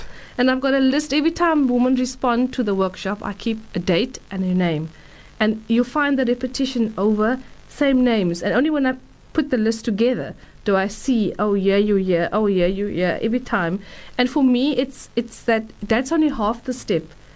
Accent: Durban, KwaZulu-Natal, South Africa; I grew up in Durban, he grew up in Cape Town.

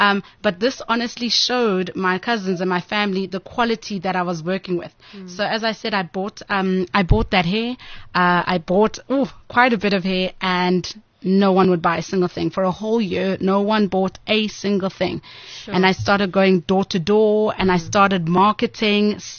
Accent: Cape Town, Western Cape, South Africa; And I was coming from Cape Town, and in Cape Town, we didn't, at that time, have really great quality hair

